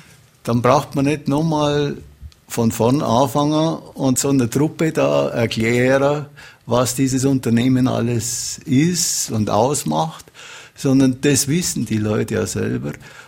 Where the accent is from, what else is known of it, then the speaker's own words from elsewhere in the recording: Augsburg, Bavaria, Germany; born there; Ich bin in Augsburg geboren und das war die nächste Uni.